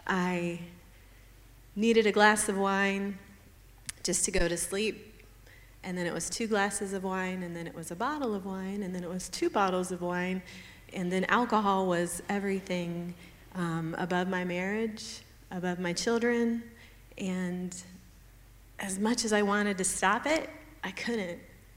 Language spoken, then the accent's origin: English; Columbus, Ohio, United States; I'm from Columbus, Ohio, and I'm Bobby's little sister.